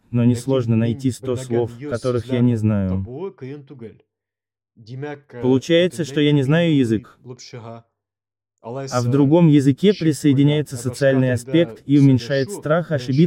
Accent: Yekaterinburg, Sverdlovsk Oblast, Russia; А я вырос в Екатеринбурге, и я не знал про него.

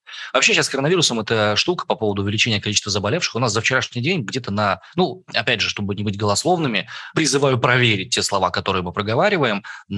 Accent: Siberia, Russia; И то, что мы сибиряки, как мне кажется, ну, это очень хороший повод для эмоциональной привязки.

